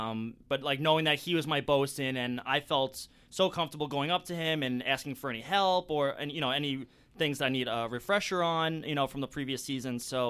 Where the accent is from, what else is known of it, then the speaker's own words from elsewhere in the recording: New York, United States; You know, I'm from Long Island, so we don't really get a lot of people from New Zealand or Australia.